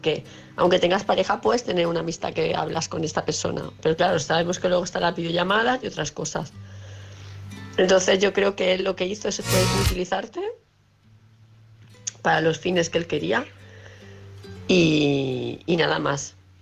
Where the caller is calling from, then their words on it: Palma de Mallorca, Balearic Islands, Spain; de Palma de Mallorca.